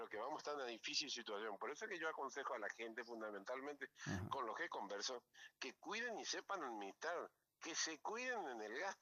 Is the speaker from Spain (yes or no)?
no; Corrientes, Argentina; gracias a mi pueblo de Corrientes, que amo tanto y quiero tanto